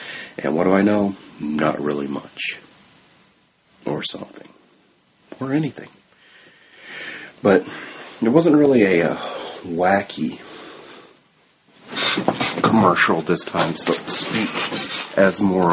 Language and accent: English; the South, United States; I'm from the South. So, of course, you know, if it's not here, it don't exist, man.